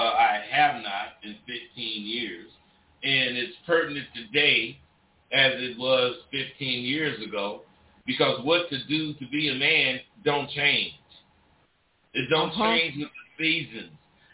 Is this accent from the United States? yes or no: yes; Vallejo, California, United States; born there; Well, I was born in Vallejo, California, and at 5 years old, I started noticing.